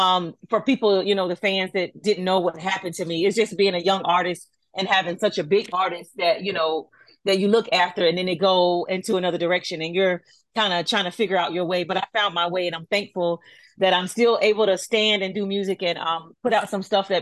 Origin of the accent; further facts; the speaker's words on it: United States; She's from London, I'm from the States, and she worked with a lot of people that I worked with years ago